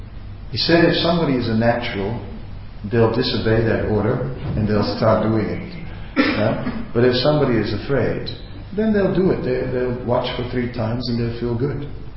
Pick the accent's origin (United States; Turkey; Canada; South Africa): South Africa; now in Australia; I came from South Africa, going back to South Africa.